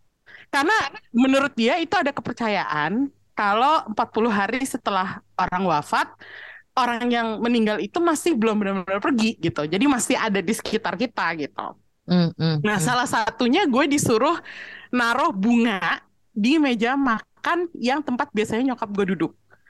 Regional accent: Java, Indonesia; Dan gue pun orang Jawa gitu.

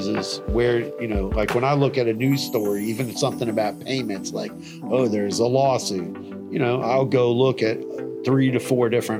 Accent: Florida, United States; I mean, growing up in South Florida, you had the Miami News, the Miami Herald, you had the Sun Sentinel.

